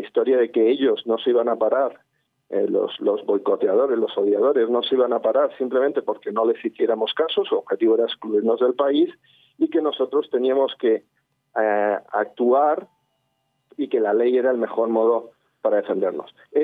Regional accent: Region of Murcia, Spain; pues yo soy de Murcia, no soy israelí

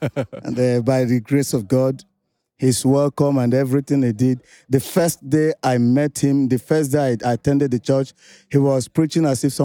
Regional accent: Eastern Nigeria, Nigeria; Yeah, we are from the East. The East are Christians.

